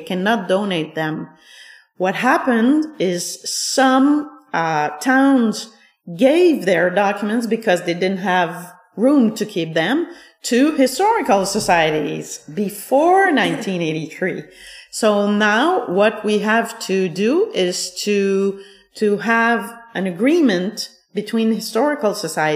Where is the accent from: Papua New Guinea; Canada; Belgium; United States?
Canada; Sherbrooke, Quebec; born there; because I have lived in many regions, although I was born in Sherbrooke